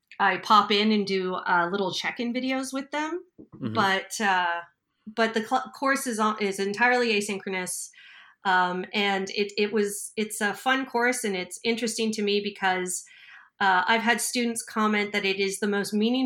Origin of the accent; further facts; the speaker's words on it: Quebec, Canada; I'm from Quebec.